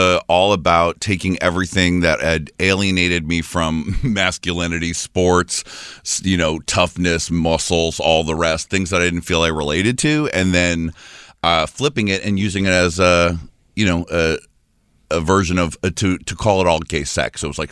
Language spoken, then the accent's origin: English; Thailand; also born or lived in Brooklyn / Egypt; I was born in Brooklyn. And then I grew up in Thailand and Egypt.